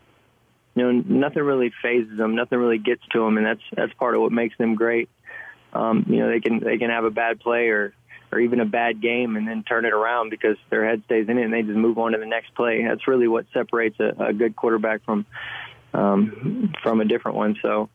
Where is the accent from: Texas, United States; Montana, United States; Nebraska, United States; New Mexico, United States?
Texas, United States; You know, growing up in Texas is one of the most fun times of my life.